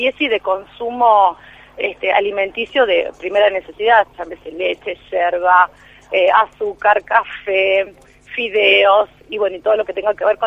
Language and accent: Spanish; Capilla del Monte, Córdoba, Argentina; Te cuento que yo soy de Capilla del Monte, de la zona norte del departamento Punilla.